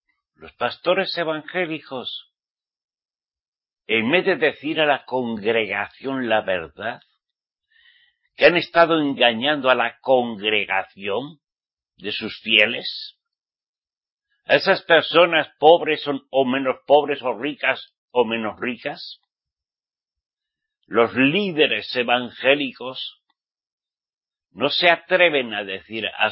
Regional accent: Spain; Y si no lo consigue, como saben que soy español, me acusan de que por culpa de los españoles fueron engañados

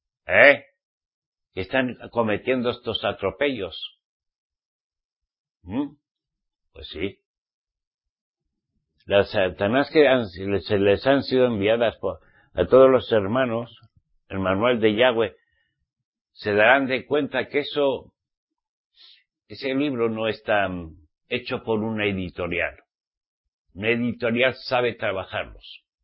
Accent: Spain; como español

